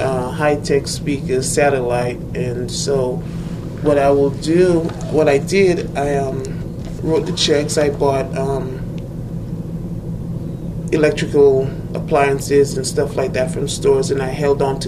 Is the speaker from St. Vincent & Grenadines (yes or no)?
yes; St. Vincent & Grenadines; I'm originally from the Caribbean.